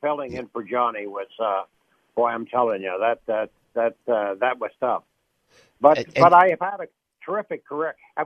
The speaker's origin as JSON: {"language": "English", "country": "Canada", "moved": "as an adult", "lives_now": "United States", "said": "I started my career, because I'm a Canadian, and when I came down from Canada, the first impression I did was Richard Nixon."}